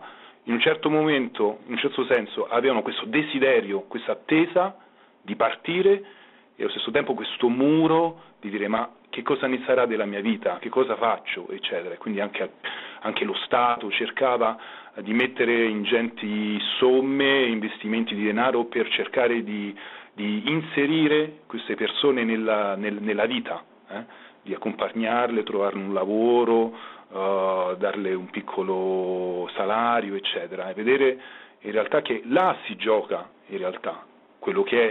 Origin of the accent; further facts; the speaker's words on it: Rome, Lazio, Italy; io vengo da Roma e conosco molto male la mia città